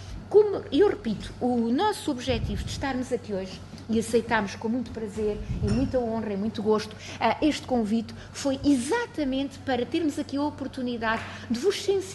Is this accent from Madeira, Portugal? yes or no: no; Castelo Branco, Portugal; Por exemplo, Castelo Branco, de onde eu sou proveniente